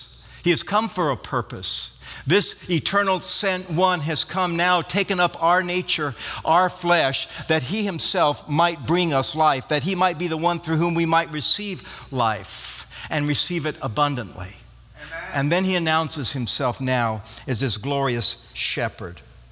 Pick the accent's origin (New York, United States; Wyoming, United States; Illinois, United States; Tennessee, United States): Wyoming, United States; I grew up in Wyoming, and when I was in junior high in the early years of high school, I worked for a sheep rancher